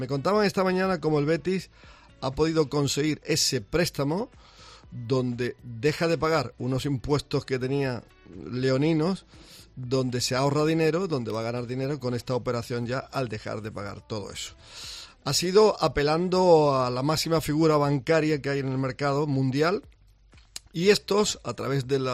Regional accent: Spain; Cada vez somos más los españoles que creemos que podemos ganarla

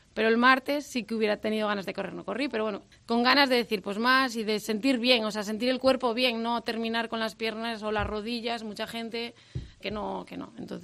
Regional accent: Otero de Toral de los Vados, Castile and León, Spain; Pertenezco sí a Toral de los Vados, pero soy de Otero. Otero de Toral de los Vados.

